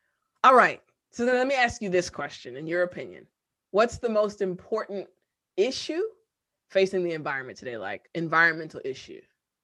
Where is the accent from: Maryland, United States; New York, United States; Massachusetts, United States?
Maryland, United States; so I'm from Maryland, like the Maryland, DC area, we have four seasons.